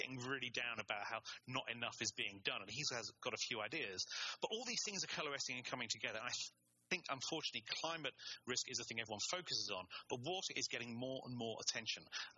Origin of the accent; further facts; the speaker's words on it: England, United Kingdom; I'm English and I studied German.